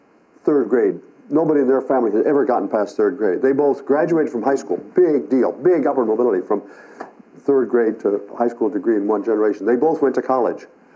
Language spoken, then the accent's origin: English; Ohio, United States; When I was growing up in Ohio in the 1950s